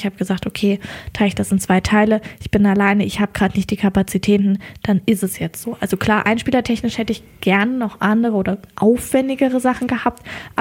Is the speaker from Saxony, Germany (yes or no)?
no; Bad Tabarz, Thuringia, Germany; also ich komme ja ursprünglich aus Bad Tabatz und da macht er im Nachbarort in Poderode